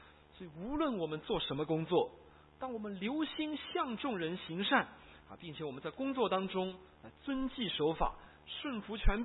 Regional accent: China; 这个我们大陆人最喜欢做这些事情哈

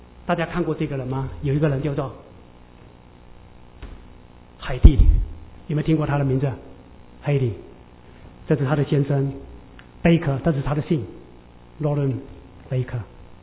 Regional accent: Australia; 是我们中国人的主，也是我们澳洲人，

